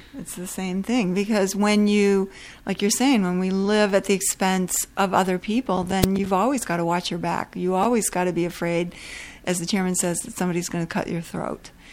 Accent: New Albany, Indiana, United States; I know my hometown in southern Indiana, which was a so-called free state, was bordering, you know, was on the Ohio River, facing Louisville, Kentucky

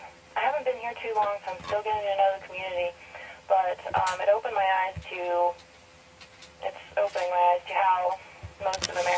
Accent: Lancaster, Pennsylvania, United States; I am from Lancaster City, which is like an hour and a half from Philly, and the movement's strong there.

